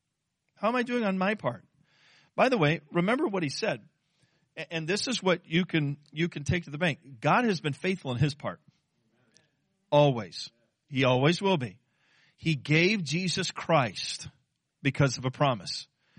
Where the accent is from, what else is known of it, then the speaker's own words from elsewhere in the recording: California, United States; I'm from Southern California, and forever people in Southern California have just been, hey, dude, what's up?